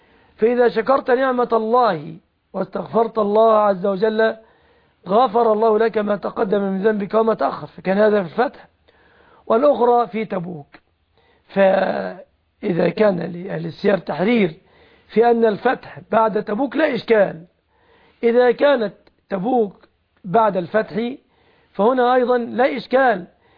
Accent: Egypt; فتح الله بلادنا مصر بعمرو بن العاص رضي الله عنه

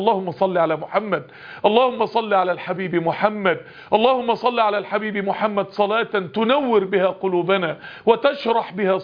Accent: Egypt; أتكلم معكم باللهجة المصرية، وإن شئتم أن نتكلم باللغة العربية الفصحى

